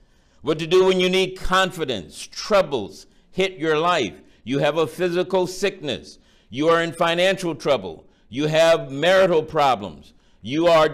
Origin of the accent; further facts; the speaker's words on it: Florida, United States; I remember growing up in Florida and in our neighborhood, we as the kids, we wanted to have a football outfit for Christmas.